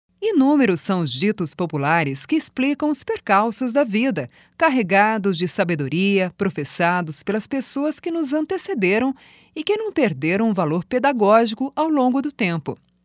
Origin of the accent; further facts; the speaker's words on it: Santa Catarina, Brazil; Em Santa Catarina, lugar de onde eu venho, ditos populares nos economizam uma série de explicações sobre o que acontece nos relacionamentos humanos